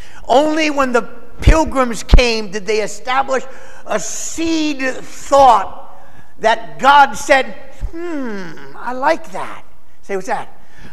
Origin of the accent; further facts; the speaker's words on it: United States; I'm so glad that I'm American. Because I'm so proud to be called an American.